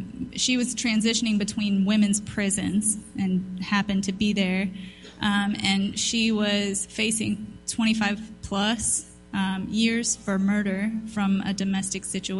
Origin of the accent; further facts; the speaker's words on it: South Carolina, United States; So I grew up in South Carolina in the Bible Belt, and so I was aware of Christianity.